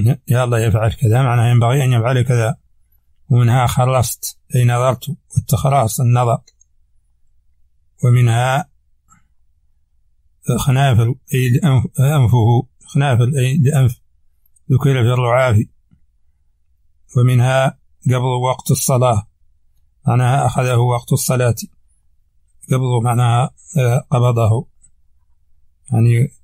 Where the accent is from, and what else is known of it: Mauritania; accent: Hassaniya